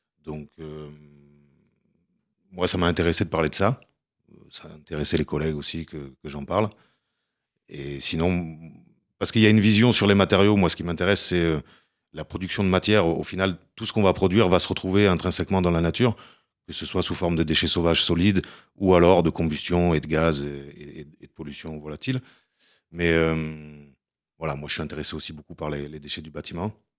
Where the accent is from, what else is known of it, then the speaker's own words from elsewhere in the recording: Gardanne, Provence-Alpes-Côte d'Azur, France; à côté de chez moi, là où j'ai grandi, à Gardanne